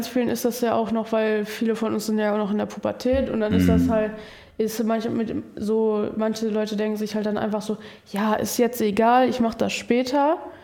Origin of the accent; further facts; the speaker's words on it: North Rhine-Westphalia, Germany; weil ich komme zum Beispiel aus Wibbingen-Werde, aus so einem kleinen Dorf so.